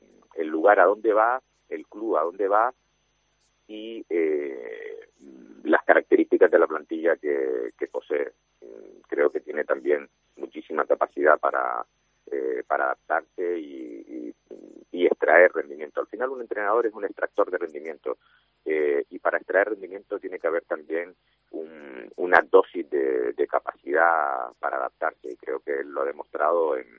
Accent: Canary Islands, Spain; cuando dije antes que como canario

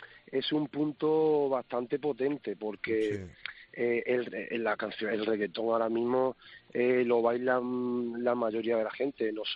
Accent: Huelva, Andalusia, Spain; yo soy de Huelva y vengo en camino desde Madrid.

